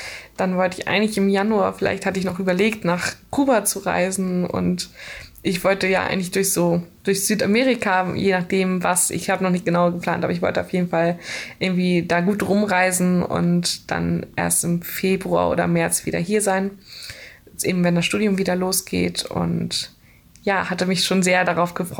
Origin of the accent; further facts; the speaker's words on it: Schleswig-Holstein, Germany; ich bin 25 Jahre alt und ich komme aus der Nähe von Kiel, aus einem kleinen Dorf.